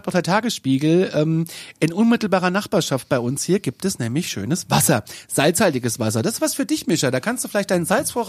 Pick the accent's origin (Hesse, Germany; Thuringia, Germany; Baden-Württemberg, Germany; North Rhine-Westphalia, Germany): Hesse, Germany; Kassel; Ich bin aus Kassel.